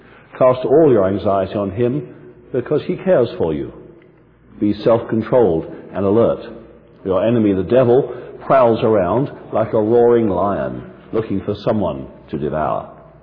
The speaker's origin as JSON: {"language": "English", "region": "England", "country": "United Kingdom", "tie": "born or raised there", "said": "As a boy growing up in England, I was a young boy at the time"}